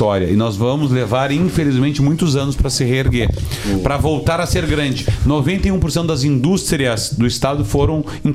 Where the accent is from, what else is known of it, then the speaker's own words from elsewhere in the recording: Rio Grande do Sul, Brazil; eu quero fazer esse registro aqui como deputado federal, mas como gaúcho.